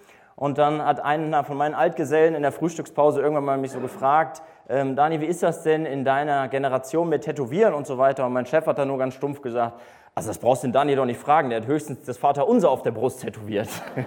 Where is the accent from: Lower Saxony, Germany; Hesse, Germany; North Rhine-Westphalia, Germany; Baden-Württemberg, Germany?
North Rhine-Westphalia, Germany; Wuppertal; Oder ich musste daran denken, dass ich in Wuppertal, wo ich herkomme